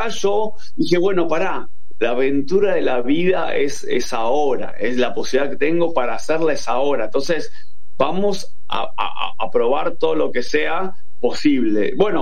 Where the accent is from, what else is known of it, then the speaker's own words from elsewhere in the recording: Saavedra, Buenos Aires Province, Argentina; Yo la miraba con cara de, sí, yo soy de acá, de Saavedra